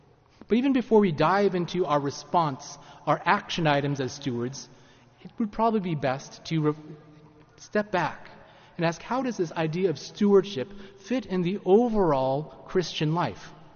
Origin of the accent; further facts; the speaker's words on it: Washington, United States; I grew up in the Tri-Cities, and my parents still live in a home a couple miles north of Pasco, nestled in farmland, essentially.